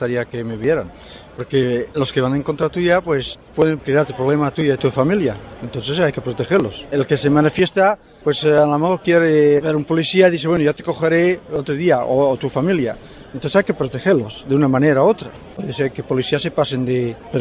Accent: Catalonia, Spain; Somos catalanes.

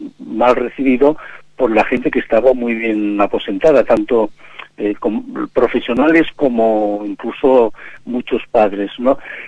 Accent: Ciudad Real, Castilla-La Mancha, Spain; moved away as an adult; now in Lleida, Spain; yo soy de Ciudad Real, pero cuando tenía 20 años o a punto de cumplir los 20 años, me vine a trabajar a Lérida, a Lleida, durante un año

